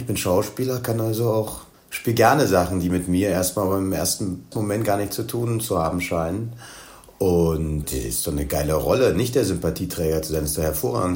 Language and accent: German; Dresden, Saxony, Germany; Ich bin Dresdner.